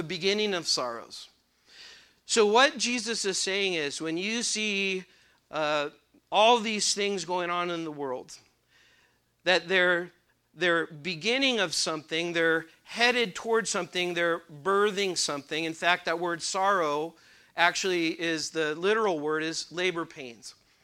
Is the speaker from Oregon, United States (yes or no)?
no; California, United States; I've never seen fire like that, and I'm from California.